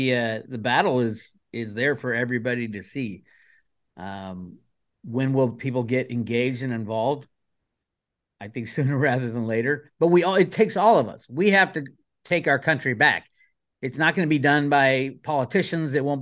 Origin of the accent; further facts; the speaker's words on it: Oakland, California, United States; I grew up in Oakland. Oakland's a great place and a bad place at the same time. I loved it for many, many years. And then as of, you know, 5 years ago, I had to move out.